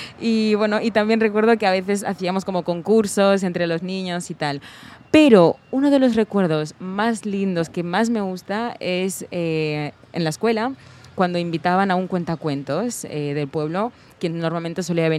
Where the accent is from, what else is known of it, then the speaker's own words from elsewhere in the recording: Senegal; also born or lived in Guinea-Bissau; yo nací en Guinea-Bissau. Con 6 años me fui a vivir con mi familia a Senegal. Y claro, allí yo crecí con mis tíos, quienes, bueno, me criaron.